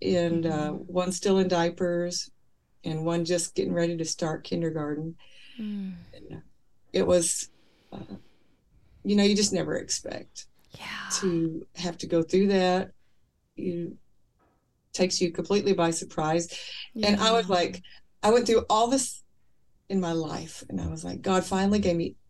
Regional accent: Kentucky, United States; I was raised in Kentucky in a home where my mom and dad were married quite young, and we had four kids.

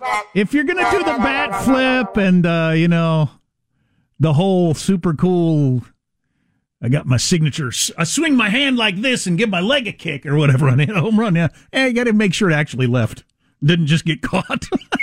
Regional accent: South Dakota, United States; I'm from South Dakota. So I can say that. This is not some sort of like coastal elitism. I'm from South Dakota.

